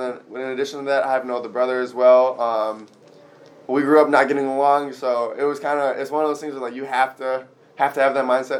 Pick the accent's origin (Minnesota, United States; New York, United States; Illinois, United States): Minnesota, United States; Saint Paul; When I started football, I'm from East Side, Minnesota